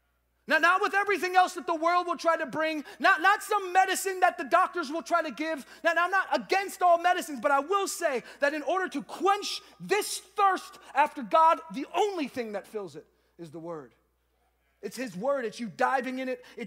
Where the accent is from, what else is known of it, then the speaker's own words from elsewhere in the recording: Boston, Massachusetts, United States; now in Orlando, United States; Like I live in Orlando and it's cold here, right? And I'm from Boston where it's like really cold